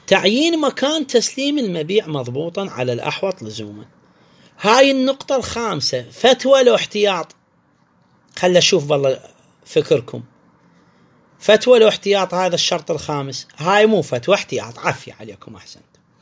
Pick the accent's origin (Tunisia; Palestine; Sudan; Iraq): Iraq; طبعا هاي المصطلحات عندنا بالعراق